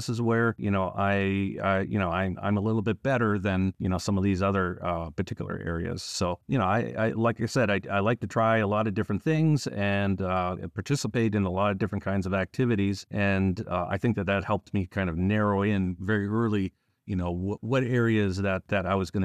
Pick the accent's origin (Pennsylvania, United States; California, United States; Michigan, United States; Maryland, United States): Pennsylvania, United States; Erie; moved away as an adult; Well, I grew up in Erie, Pennsylvania. That's right on the lake on the northwestern side of Pennsylvania. Went to elementary school and middle school and high school there, and then eventually went to Boston for college.